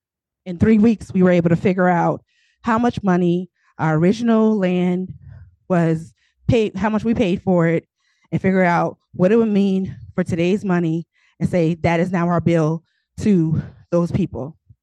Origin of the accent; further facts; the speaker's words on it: the South, United States; And I'm saying behind because I'm from the South.